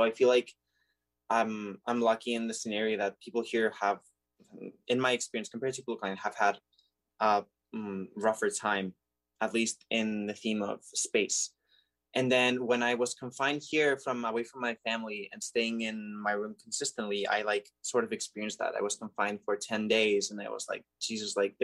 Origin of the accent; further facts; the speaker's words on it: Barcelona, Catalonia, Spain; I use he, him, his. I study digital arts or arts, and I am from Spain, Barcelona, and I'm living here right now.